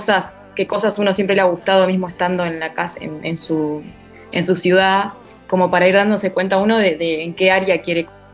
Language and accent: Spanish; interior, Uruguay; moved away; Soy estudiante de la UDELAR hace ya más de 10 años. Me vine del interior en el 2009, fines del 2009, para arrancar en el 2010.